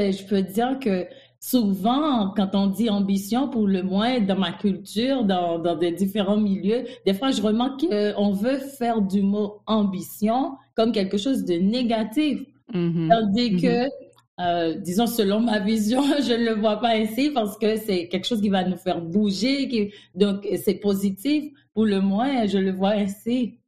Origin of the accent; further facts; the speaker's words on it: Cap-Haïtien, Nord, Haiti; moi, je suis une haïtienne, donc je viens de la deuxième ville d'Haïti, le Cap-Haïtien.